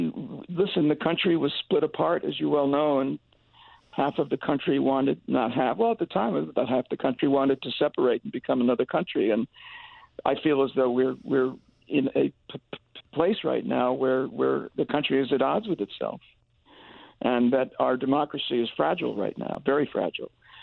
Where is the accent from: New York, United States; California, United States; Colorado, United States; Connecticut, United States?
Connecticut, United States; I'm from Connecticut originally.